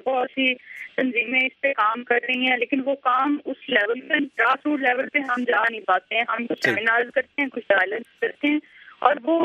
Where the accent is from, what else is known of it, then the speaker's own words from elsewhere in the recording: Punjab, Pakistan; میرا تعلق پنجاب سے ہے اور میں وہاں دیکھتی ہوں